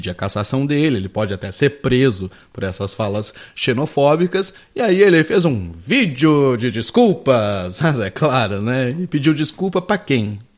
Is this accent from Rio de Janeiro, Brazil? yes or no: no; Rio Grande do Sul, Brazil; Eu que sou gaúcho, olha, eu conheço uns 50